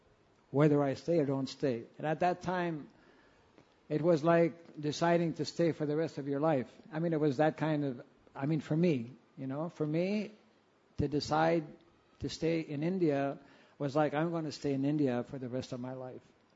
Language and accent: English; Canada; I was from Canada.